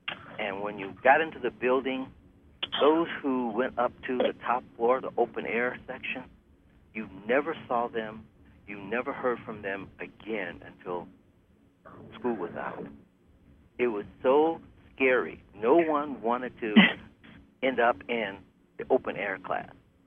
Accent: Detroit, Michigan, United States; I'm from Detroit, and in Detroit we had big brick structures, 2-3 floors

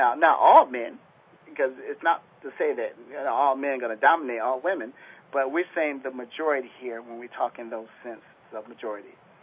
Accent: Chicago, Illinois, United States; I'm from Chicago, and that's one of the things that people do a lot.

